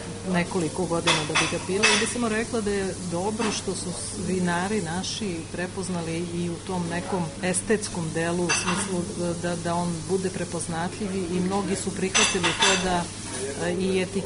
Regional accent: Serbia

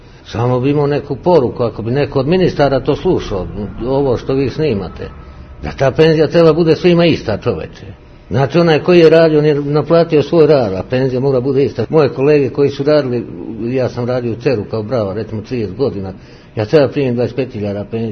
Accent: Zlatibor District, Serbia; ja sam odrastao u brskim krajima, ja sam odozdao sa Zlatiborskog kraja, pa sam kao dete čuvao stoku, goveda, ovce

